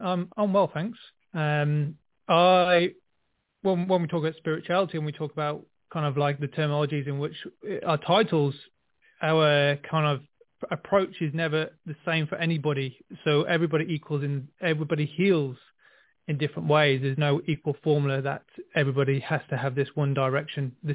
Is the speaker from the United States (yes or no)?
no; England, United Kingdom; moved away as an adult; also born or lived in Melbourne, Australia; now in New Zealand; I grew up in England, like you said, and then I moved to Melbourne, Australia. So I did the country life in England. I did the city life in Australia, and now I'm back to the country life in New Zealand.